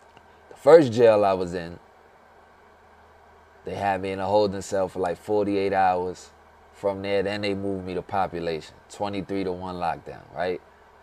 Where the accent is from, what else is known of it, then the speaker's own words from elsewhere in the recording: New York City, New York, United States; All right, I'm from the Bronx.